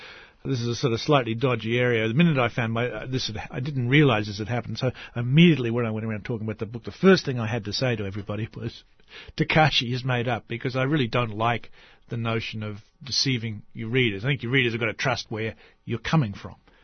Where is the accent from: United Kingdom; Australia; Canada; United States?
Australia; Well, I think it's the condition of being Australian is to think about this.